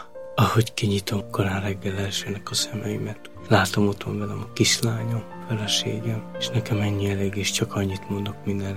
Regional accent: Esztergom, Komárom-Esztergom, Hungary; born there; first language Romani; Hungarian is a second language

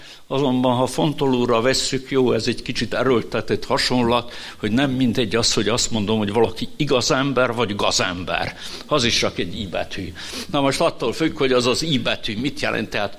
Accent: Subotica, Vojvodina, Serbia; hogy én szabadkai vagyok, vagy szerbiai

